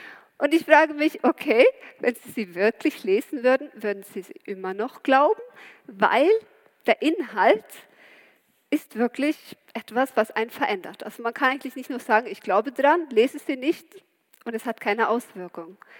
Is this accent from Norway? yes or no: yes; Norway; German is a second language; ich komme ja aus Norwegen, habe nicht so viel von Goethe gelernt